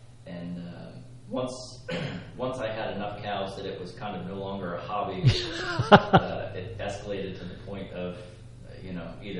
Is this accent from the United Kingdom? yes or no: no; Asbury, New Jersey, United States; I grew up in Asbury, New Jersey, which is, north of here a little ways.